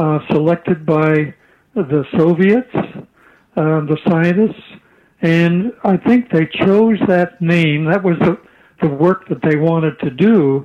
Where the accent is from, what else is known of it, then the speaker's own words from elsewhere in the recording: Toronto, Ontario, Canada; now in United States; You probably want to know that I grew up in Toronto and so did my wife. And we left there in 1955.